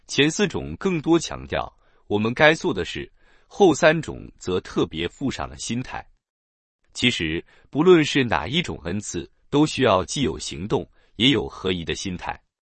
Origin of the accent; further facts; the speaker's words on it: California, United States; 大多数来自美国南方，而我虽也来自南方，却是南加州的南方